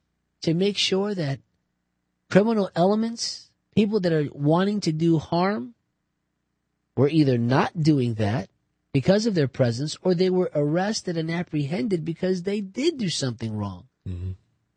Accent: New Jersey, United States; born or raised there

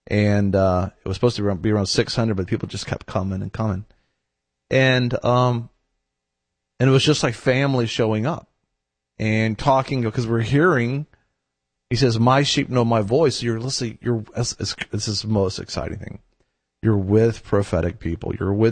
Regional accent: Houston, Texas, United States; I'm from Houston, Texas.

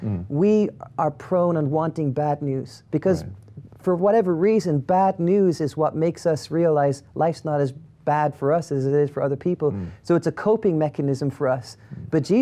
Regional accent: Ireland; growing up in Ireland, we had this saying

